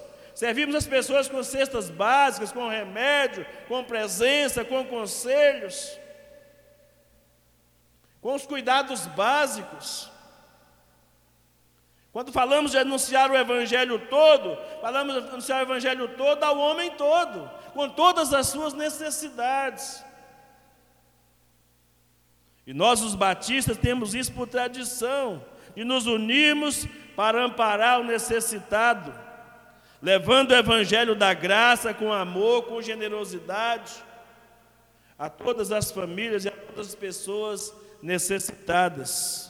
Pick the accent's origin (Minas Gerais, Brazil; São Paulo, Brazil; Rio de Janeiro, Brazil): Minas Gerais, Brazil; mas como mineiro, eu posso falar que nós temos essa qualidade de estender a mão ao nosso próximo